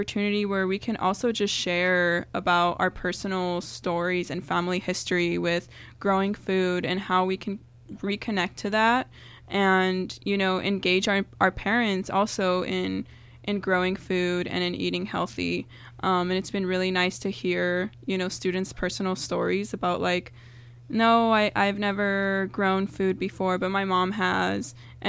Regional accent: Watsonville, California, United States; I grew up in Watsonville as well, and a lot of my family and the families that live in this area have worked in the agricultural, like, industry.

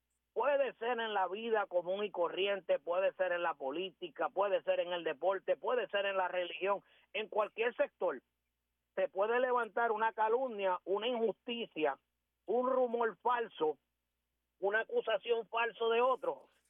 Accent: Puerto Rico; a mí como puertorriqueño

